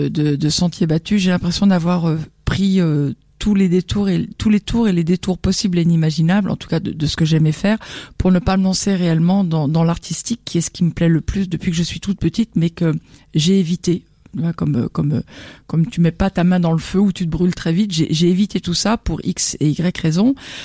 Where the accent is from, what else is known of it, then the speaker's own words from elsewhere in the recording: France; alors que moi-même j'étais française et que c'était pas ma langue natale